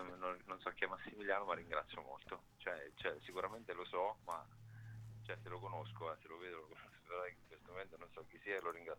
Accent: Marche, Italy; Sono contento perché da marchigiano, insomma

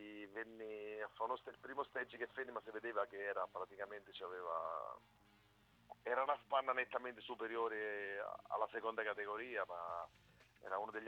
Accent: Marche, Italy; da marchigiani

